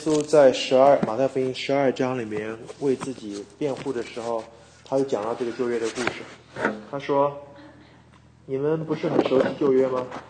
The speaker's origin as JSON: {"language": "Chinese", "region": "Shanghai", "country": "China", "tie": "born or raised there", "said": "我小时候在上海长大，"}